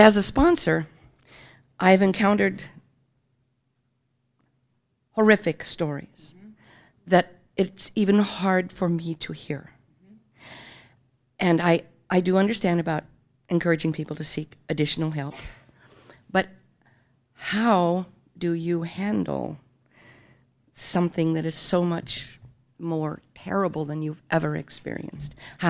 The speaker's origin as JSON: {"language": "English", "town": "Coeur d'Alene", "region": "Idaho", "country": "United States", "said": "I'm from Coeur d'Alene, Idaho."}